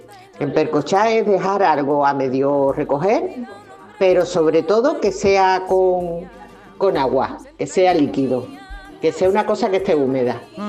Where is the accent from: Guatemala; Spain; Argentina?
Spain; Alcalá de Guadaira, Andalusia; de Alcalá de Guadaira. Yo esa palabra la conozco, será por la edad que tengo ya 62 años